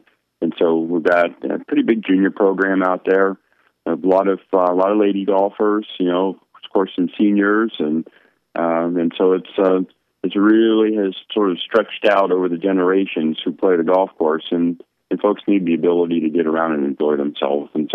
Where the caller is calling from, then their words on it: Dublin, Ohio, United States; I'm actually back in my home in Dublin, Ohio.